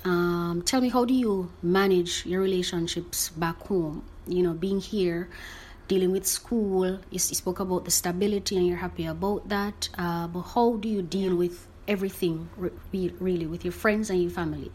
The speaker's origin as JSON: {"language": "English", "country": "Jamaica", "tie": "born or raised there", "said": "because I grew up in Jamaica watching cricket with my uncles"}